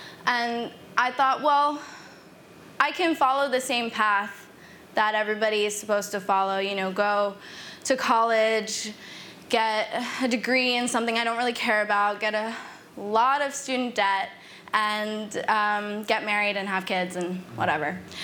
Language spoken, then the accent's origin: English; New York, United States; I'm 22 years old and I'm from New York